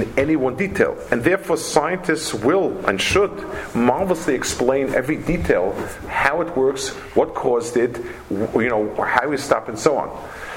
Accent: New York, United States; I grew up in Lower East Side.

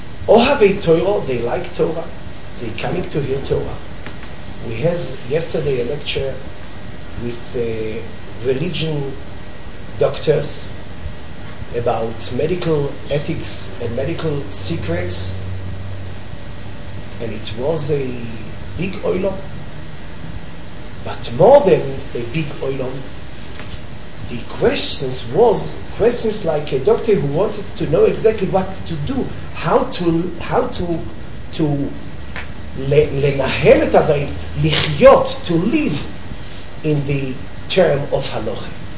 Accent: Israel; born there; English is a second language; I was born in Eretz Israel. My mother was born there.

